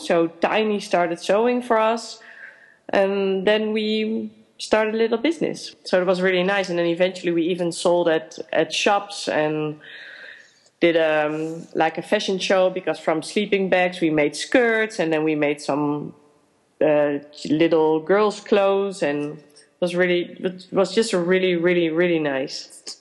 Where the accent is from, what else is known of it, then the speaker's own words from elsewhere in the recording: The Hague, South Holland, Netherlands; English is a second language; So I'm from the Netherlands, from The Hague, and we went to South Africa first.